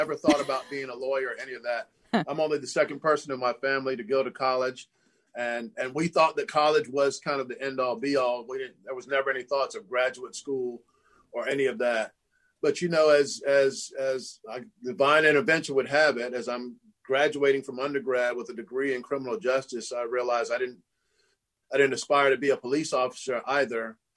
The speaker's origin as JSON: {"language": "English", "country": "Panama", "said": "I'm originally from Panama in Central America, and my family and my forefathers came from the islands around Panama in order to build a canal"}